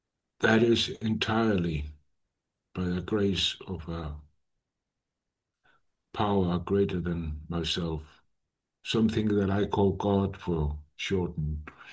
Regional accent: Iceland; moved away as an adult; now in Denmark; In 2011, I think it was, I moved from Iceland, my home country, to Denmark on a geographical escape

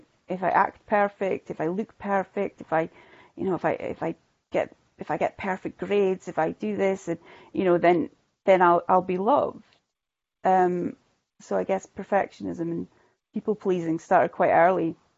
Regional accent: Shetland, Scotland, United Kingdom; I am from Shetland. I've always lived in Shetland, except for like 5 years when I was at university in Aberdeen.

